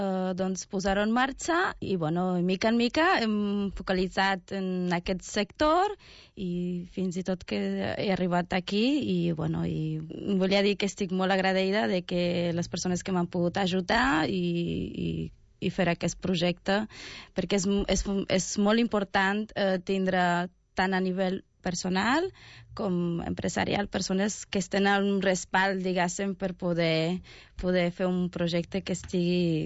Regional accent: Romania; Catalan is a second language; now in Spain; Soc de Romania

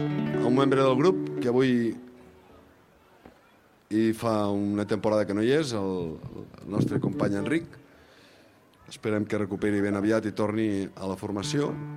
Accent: Catalonia, Spain; Nosaltres som de l'oest de Catalunya i nosaltres som catalans, no com alguns.

